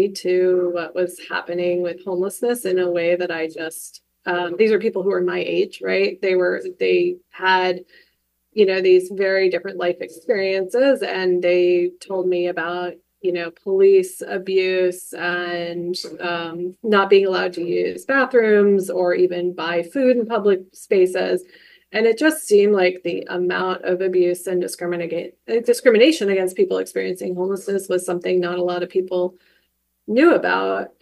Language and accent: English; Arizona, United States; But it started when I grew up in Arizona and I went to University of Arizona.